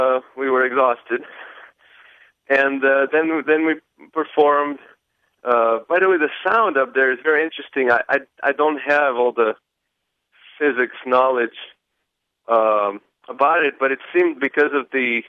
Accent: Slovenia; English is a second language; I grew up in Slovenia.

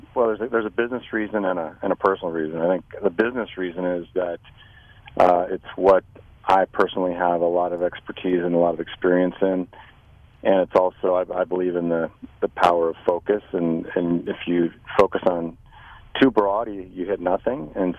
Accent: Watertown, South Dakota, United States; Well, I was raised to spend most of my life growing up in Watertown, and still have a son at SDSU who runs track.

